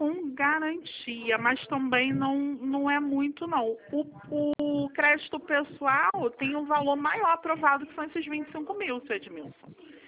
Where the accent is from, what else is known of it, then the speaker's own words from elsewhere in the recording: Rio de Janeiro, Brazil; also born or lived in São Pedro da Aldeia / Araruama; Agora eu voltei pra minha terra natal, voltei pro Rio de Janeiro.